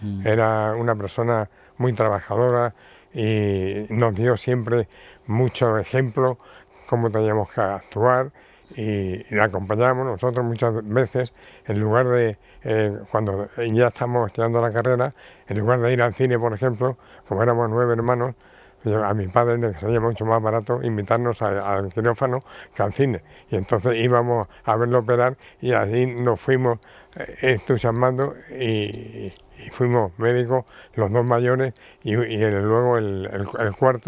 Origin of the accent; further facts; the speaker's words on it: Alicante, Valencian Community, Spain; born there; y por eso nacimos allí en Alicante